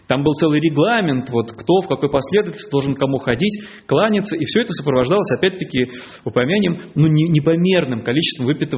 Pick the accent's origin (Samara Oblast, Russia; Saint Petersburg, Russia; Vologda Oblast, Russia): Saint Petersburg, Russia; мы вот петербуржцы, это вот город наш основан этим Петром Первым